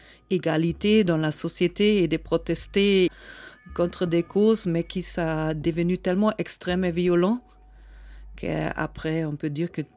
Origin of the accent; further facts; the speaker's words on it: Peru; born there; French is a second language; Je suis née à Pérou.